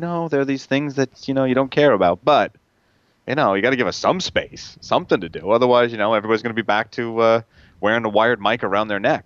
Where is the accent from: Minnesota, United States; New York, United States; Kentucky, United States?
New York, United States; Hey, look, coming from the Hamptons, I grew up in the Hamptons.